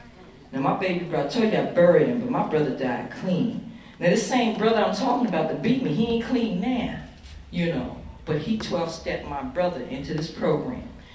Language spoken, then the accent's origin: English; New Jersey, United States; you know, I'm from New Jersey, and I was in D.C. in the worst of my addiction